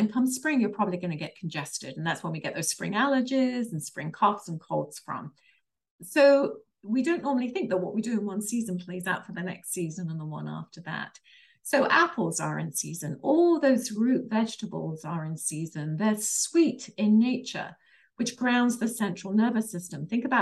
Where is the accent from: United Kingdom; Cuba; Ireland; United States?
United Kingdom; England; It's called A Cup of Tea because I'm English.